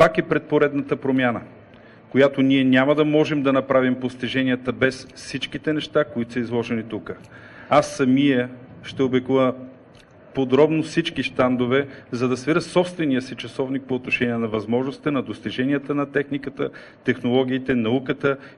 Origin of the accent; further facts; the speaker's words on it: Plovdiv, Plovdiv Province, Bulgaria; Изключително съм радостен да приветствам изложението тук в Пловдив, защото това не просто е моя роден град, а мой любим град.